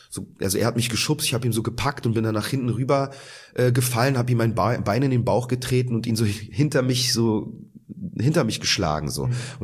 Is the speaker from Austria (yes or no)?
no; Israel; weil ich komme ja aus Israel. Ich war dort so oft im Urlaub zu Besuch bei meinen Großeltern und dort erlebte ich diese Freiheit und ich konnte Hebräisch reden. Ich kann ja immer noch sehr gut Hebräisch